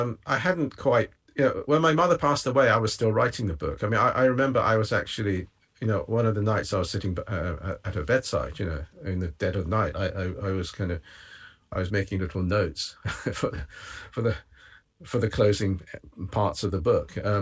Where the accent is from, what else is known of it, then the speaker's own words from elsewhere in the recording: Japan; English is a second language; the earliest memory I have of those words, Nobel Sho, was when I was still in Japan. I didn't speak English, and I was looking at a picture book